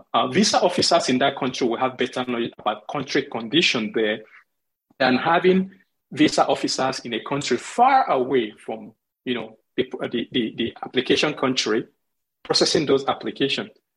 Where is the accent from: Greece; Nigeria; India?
Nigeria; I mean, I'm not just saying this as a Nigerian, I've spent years studying this.